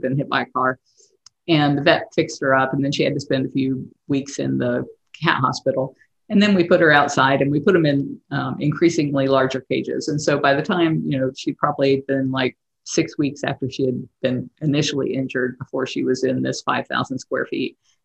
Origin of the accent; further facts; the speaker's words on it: Tampa, Florida, United States; also born or lived in San Antonio, Texas / West Virginia; I was born in San Antonio, Texas, at the Air Force Base, but my father was only in for one session, which I think are like three, four years. And then we moved back to Tampa and then to West Virginia and then back to Tampa.